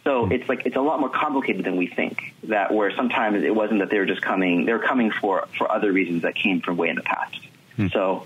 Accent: United States; You know, I've actually, even though I'm Chinese American, I've never been to China.

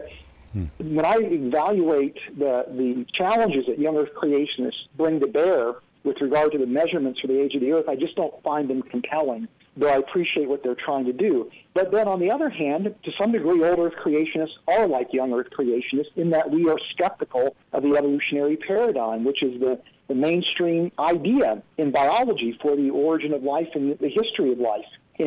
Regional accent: West Virginia, United States; And I grew up in West Virginia, and I was at school at West Virginia State College. And this is part of the Bible Belt.

